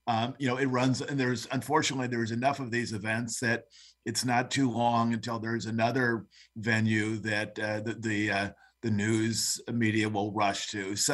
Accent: Peoria, Illinois, United States; I grew up in Peoria in more of a suburban environment where guns were not certainly part of our culture.

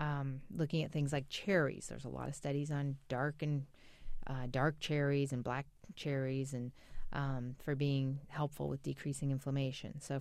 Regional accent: Ireland; Can you tell I'm Irish?

